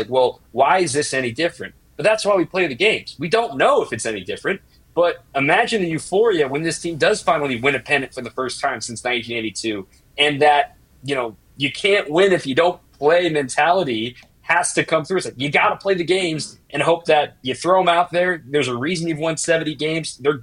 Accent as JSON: {"language": "English", "town": "Dallas", "region": "Texas", "country": "United States", "tie": "born or raised there", "said": "So I was born in Texas. I grew up in Dallas."}